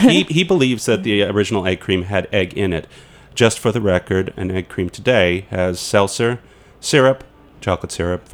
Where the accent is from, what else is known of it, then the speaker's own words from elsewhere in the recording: Midwest, United States; I know growing up in the Midwest that nobody ever heard of seltzer, and we didn't drink it.